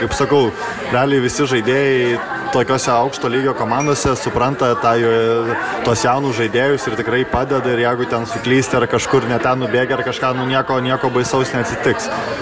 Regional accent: Nida, Klaipėda County, Lithuania; o čia atvažiavo iš Nidos

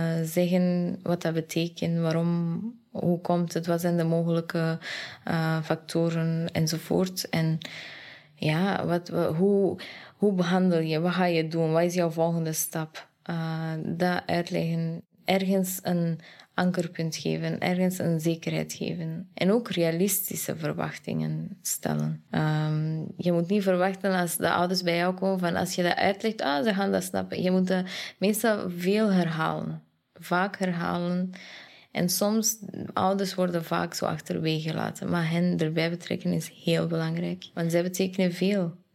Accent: Afghanistan; Ik kom uit Afghanistan en er werd niet over emoties en gedachten en wat voel je en wat denk je.

